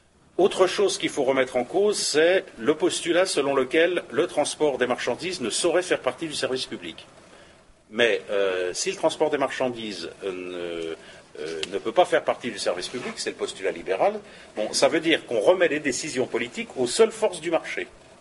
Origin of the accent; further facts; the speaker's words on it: France; surtout chez nous en France, où on a des institutions de la Ve République qui sont assez monarchiques